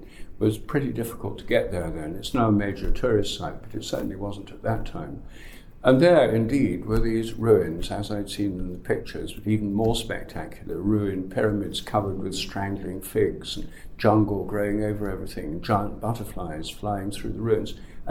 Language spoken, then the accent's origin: English; England, United Kingdom; I'm English and my ancestors were probably hunter-gatherers about 3,000 years ago.